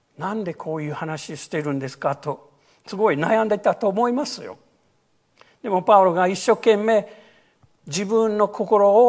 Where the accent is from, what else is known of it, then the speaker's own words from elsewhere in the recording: United States; Japanese is a second language; 私アメリカ人でアメフットがよく見るんですけど